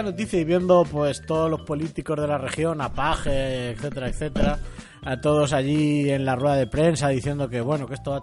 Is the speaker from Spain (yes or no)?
yes; Castilla-La Mancha, Spain; Nosotros como manchegos de pro